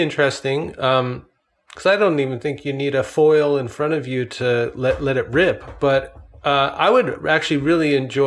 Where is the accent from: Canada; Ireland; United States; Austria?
Canada; Yeah, I'm Canadian.